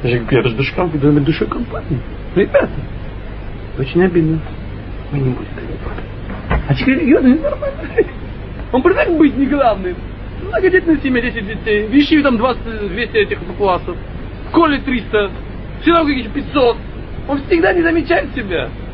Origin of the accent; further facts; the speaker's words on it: Russia; Мы выросли в России 70 лет.